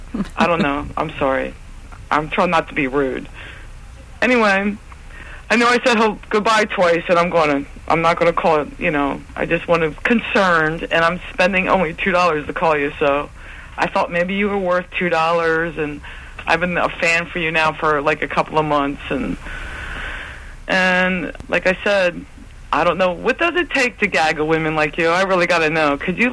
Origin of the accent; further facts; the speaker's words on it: New Jersey, United States; I called this winery that's Barefoot Wine out of California, and I'm from South Jersey.